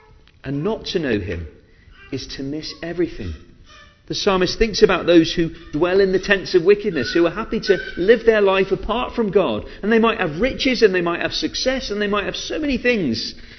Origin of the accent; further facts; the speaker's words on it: Yorkshire and the Humber, United Kingdom; born there; Maybe it's because of my Scots heritage or the fact that I was born in Yorkshire, I don't know.